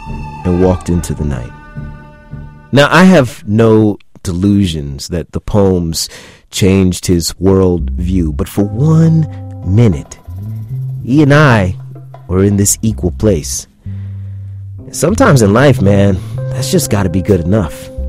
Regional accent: the South, United States; Now, I'm a grown man at this time, but I'm also from the South, and I know what can happen to young black men with big mouths facing authority.

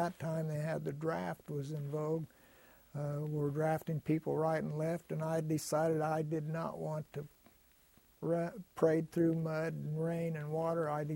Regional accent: Danville, Illinois, United States; born there; I was born in Danville, Illinois on June 7th in 1925. My parents were of Prussian, German-Prussian extract.

